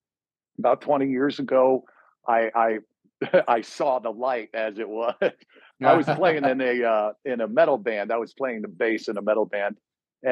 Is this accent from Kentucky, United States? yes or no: no; Mount Kisco, New York, United States; also born or lived in Scottsdale / Livermore; I grew up in, I was born in Scottsdale, did a brief stint from when I was like 1 to 3 over in Livermore, California. Mm-hmm. And then my dad got transferred. So we moved to Mount Kisco, New York